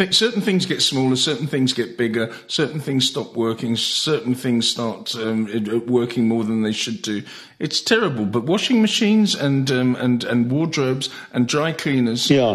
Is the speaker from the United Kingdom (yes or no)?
yes; England, United Kingdom; now in Netherlands; And tonight, living in the Netherlands and being an Englishman, it's very difficult because the Netherlands are playing England in the semi-final of the Euros tonight, and I've decided to have bangers and mash. I've got to be English